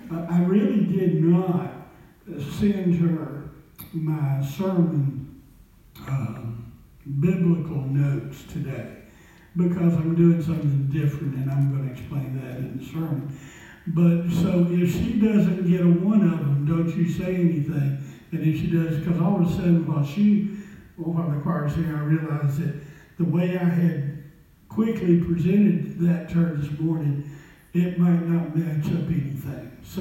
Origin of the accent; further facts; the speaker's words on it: Mississippi, United States; Well, I grew up north. I grew up in North Mississippi.